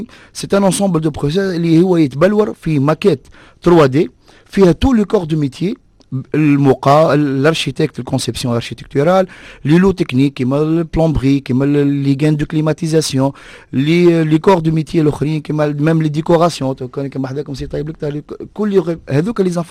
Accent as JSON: {"language": "Arabic", "country": "Tunisia", "said": "احنا عندنا في تونس نقولوا ديما اللي قد جيب"}